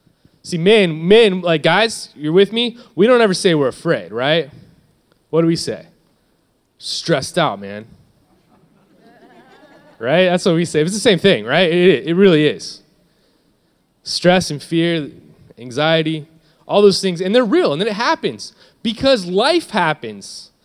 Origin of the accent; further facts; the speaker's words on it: Bakersfield, California, United States; also born or lived in San Luis Obispo / Orange County; I'm from Bakersfield. I live here most of my life.